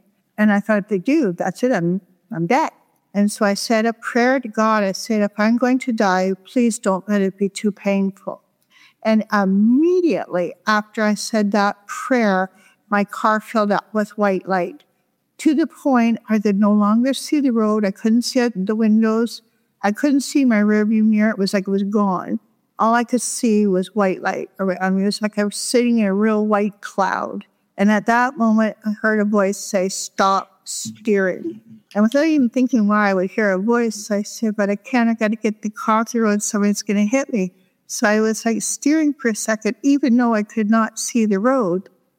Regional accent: Peterborough, Ontario, Canada; And I was from Peterborough, and that's connected directly to the Great Lakes.

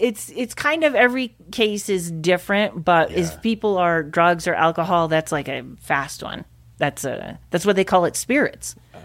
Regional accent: Pittsfield, Massachusetts, United States; you know, I was from Pittsfield, Massachusetts, and I didn't really think you just do comedy.

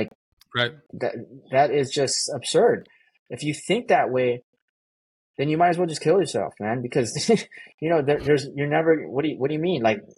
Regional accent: San Diego, California, United States; I grew up right here. I'm born and raised in San Diego. I grew up around gangs as well.

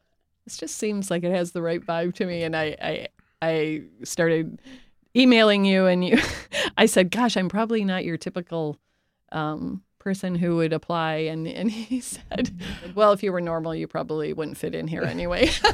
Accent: Lopez Island, Washington, United States; I'm from Washington State, from a little island called Lopez Island in the San Juan Islands.

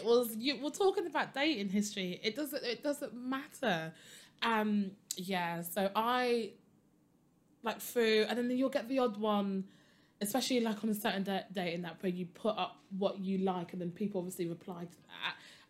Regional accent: Hackney, London, United Kingdom; I grew up in Hackney, you know, I'm a Londoner through and through

